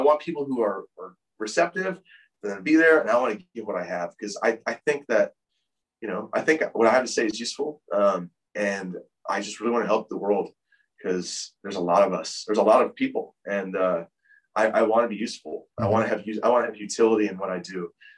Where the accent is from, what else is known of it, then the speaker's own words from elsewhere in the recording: United States; Now, as an American, I did not know this.